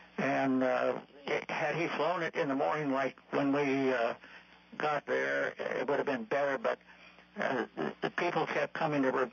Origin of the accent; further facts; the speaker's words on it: California, United States; And I said, and I'm from the San Joaquin Valley, so just name it the San Joaquin Siren.